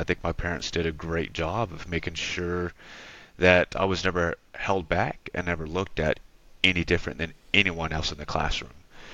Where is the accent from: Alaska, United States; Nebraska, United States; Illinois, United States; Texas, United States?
Texas, United States; Fort Worth; I am from Fort Worth, Texas, currently live in Fort Worth as well.